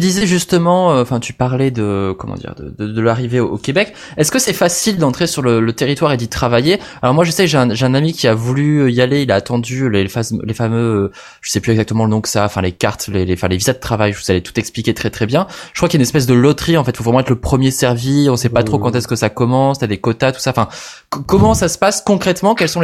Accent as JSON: {"language": "French", "region": "Hauts-de-France", "country": "France", "said": "moi je viens du nord de la France, donc ça m'impressionne même pas"}